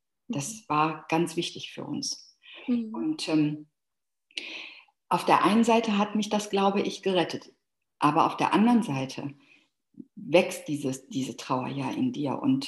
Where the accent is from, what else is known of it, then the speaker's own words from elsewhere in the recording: Dortmund, North Rhine-Westphalia, Germany; Wir kommen beide aus Dortmund